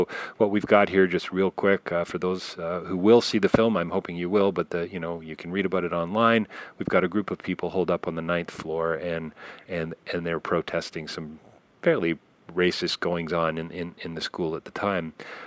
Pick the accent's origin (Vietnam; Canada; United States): Canada; as a Canadian, just so you know, I'm going to be 50 next week.